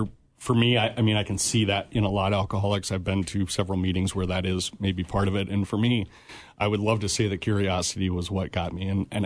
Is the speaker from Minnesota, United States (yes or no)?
yes; Minnesota, United States; also born or lived in Iowa; Yeah, we moved from Iowa, actually, when I was very young, about 7 years old. Moved from Iowa up to Minnesota, Spring Lake Park, and then ended up getting down into Apple Valley area.